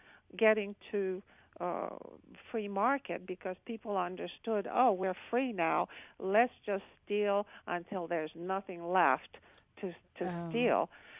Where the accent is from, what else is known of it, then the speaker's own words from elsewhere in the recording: Romania; English is a second language; I remember growing up in southern Romania, which my hometown was heavily industrial. We had about 7 refineries.